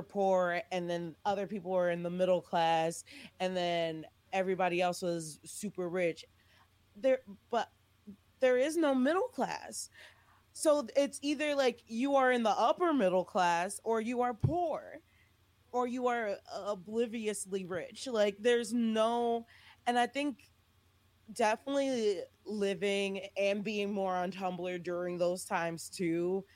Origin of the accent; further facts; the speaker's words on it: Saginaw, Michigan, United States; we're both Black. We're both from Saginaw.